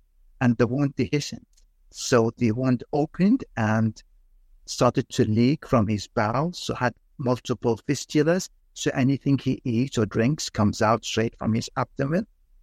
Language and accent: English; United Kingdom; The whole team, we are British, four British surgeons and one Canadian.